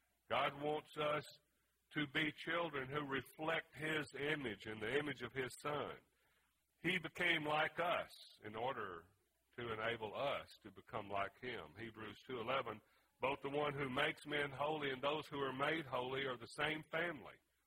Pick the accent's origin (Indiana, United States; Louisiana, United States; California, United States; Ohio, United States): Louisiana, United States; growing up in Louisiana in the swamps and so forth